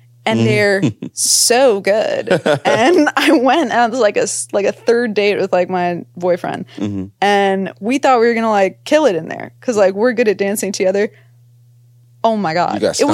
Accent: Texas, United States; Texas, you know, so like, I'll always support the artistry.

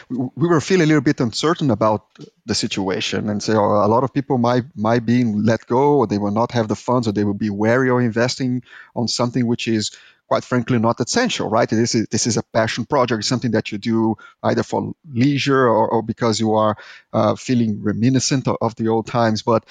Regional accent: Brazil; English is a second language; I am Brazilian, as you can tell by my horrible accent, is that, and I lived in this third world country where computers were this alien thing.

